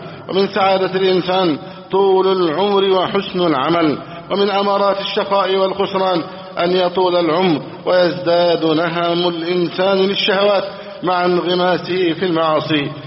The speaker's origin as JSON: {"language": "Arabic", "country": "Egypt", "said": "اللهم احفظ بلدنا مصر أمنا أمانا، سخاء رخاء."}